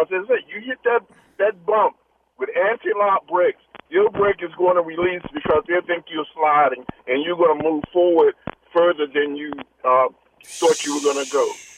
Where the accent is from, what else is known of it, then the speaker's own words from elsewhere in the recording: Baltimore, Maryland, United States; As I grew up in Baltimore City, and I got my bicycle.